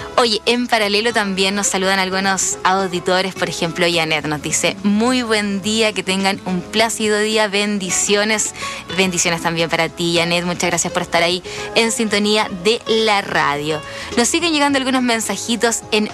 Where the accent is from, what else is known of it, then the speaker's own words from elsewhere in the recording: Chile; lo que es, nos identifica o nos enorgullece como chilenos